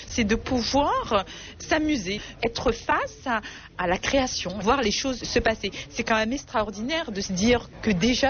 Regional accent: Morocco; j'avais toujours ce décalage par rapport à ce qui se passait chez moi au Maroc.

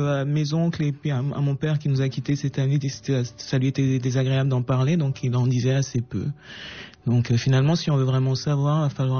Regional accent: Cameroon

